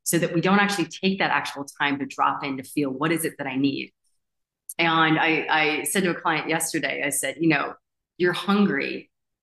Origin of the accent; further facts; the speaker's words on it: United States; having being a resident in different countries, I've had to, as an American, I've had to really understand international tax law.